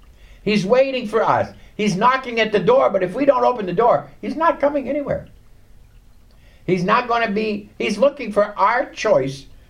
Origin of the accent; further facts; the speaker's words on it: Canada; And I'm Canadian, so obviously I qualify for the Canadians.